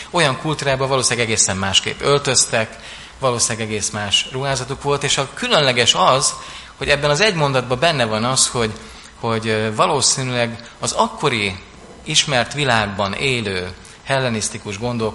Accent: Szabolcs-Szatmár-Bereg, Hungary; én Szabolcsban, amikor felnőttem, akkor ott hát nagyon sok almás volt.

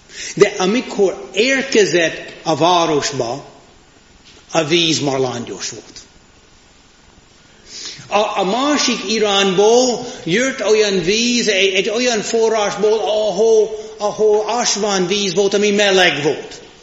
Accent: United States; now in Hungary; Én az Egyesült Államokból jöttem

